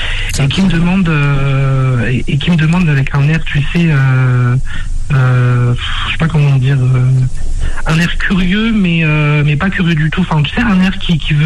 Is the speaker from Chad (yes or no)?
no; France; parce que je suis français, je suis né en France